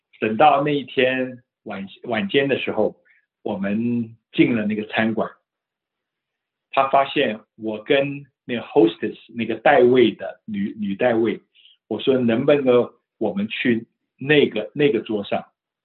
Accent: China; 这像不像我们中国人过春节要放假几天？

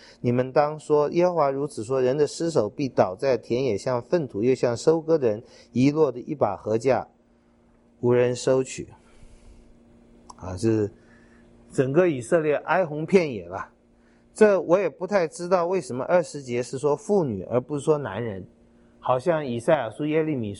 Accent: Taiwan; 我们台湾人

